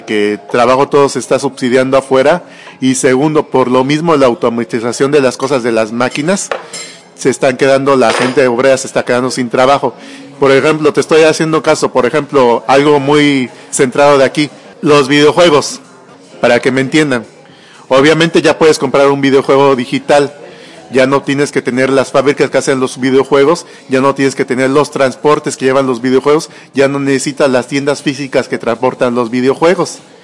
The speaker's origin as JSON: {"language": "Spanish", "country": "Mexico", "said": "lo estamos viendo desde el otro lado, o sea, de lo que somos los mexicanos."}